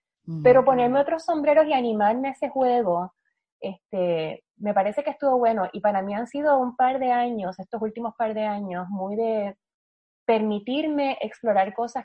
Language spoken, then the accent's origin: Spanish; Puerto Rico; yo no bailo, yo soy la única boricua que no baila.